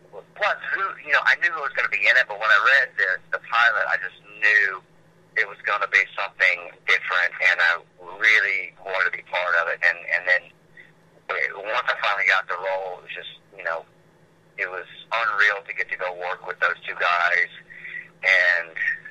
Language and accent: English; Macon, Georgia, United States; I grew up in outside of Macon, Georgia.